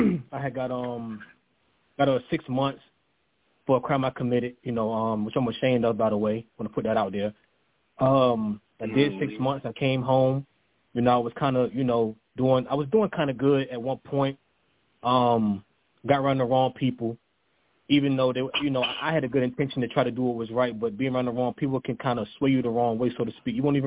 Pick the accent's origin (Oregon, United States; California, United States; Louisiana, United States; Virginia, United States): Virginia, United States; Norfolk; I'm from Norfolk, Virginia. Raised in Norfolk, Virginia, by the way.